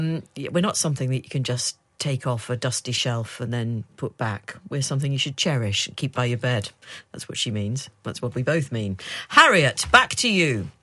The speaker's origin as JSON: {"language": "English", "region": "East of England", "country": "United Kingdom", "said": "I'm from Suffolk, lots of Morris dancers there, but I work in Kent"}